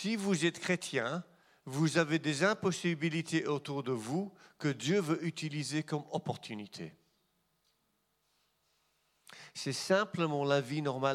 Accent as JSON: {"language": "French", "region": "England", "country": "United Kingdom", "second_language": "French", "said": "On n'est pas nous sommes anglais, ok."}